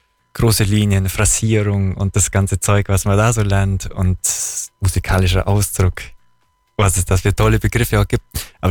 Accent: Bavaria, Germany; Aber bei uns im Allgäu gibt's viel so Blechmusiken

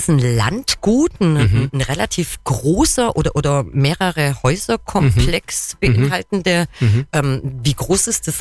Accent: Kempten, Bavaria, Germany; Jetzt muss ich bin eine gebürtige Kemptnerin, klar, Kempten, Römerstadt, Cambodunum.

